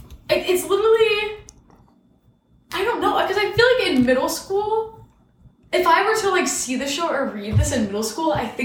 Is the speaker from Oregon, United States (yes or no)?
no; Illinois, United States; I'm from Illinois.